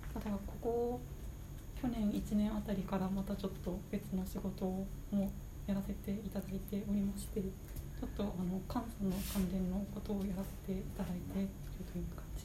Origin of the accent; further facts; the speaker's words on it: Fukushima, Japan; now in Tokyo, Japan; よろしくお願いします。出身は福島県福島市でして、大学入学を機に東京に進学をしてきまして、大学卒業後新卒入社した会社に今も勤めておりますので、ずっと今も東京に住んでいるという次第でございます。